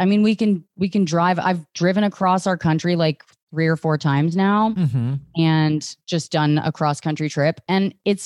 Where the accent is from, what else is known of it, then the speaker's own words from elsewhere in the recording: Virginia, United States; I grew up in right outside of DC.